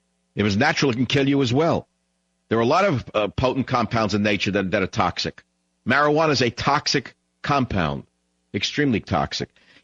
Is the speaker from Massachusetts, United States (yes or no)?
no; California, United States; You know that the California wineries I hate to say it because I'm from California